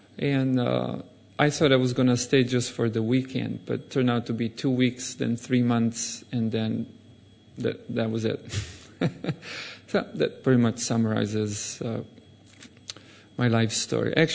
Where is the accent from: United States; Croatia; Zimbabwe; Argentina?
Croatia; I was born and I grew up in Croatia.